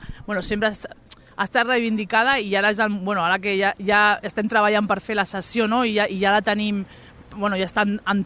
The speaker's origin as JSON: {"language": "Catalan", "town": "Sabadell", "region": "Catalonia", "country": "Spain"}